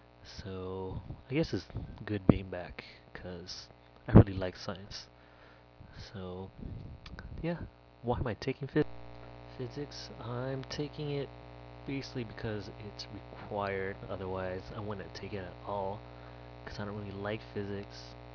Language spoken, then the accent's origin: English; Fountain Valley, California, United States; now in San Diego, United States; I'm originally from Orange County, Fountain Valley to be exact. Moved down to San Diego about three and a half, maybe even 4 years ago to go to school.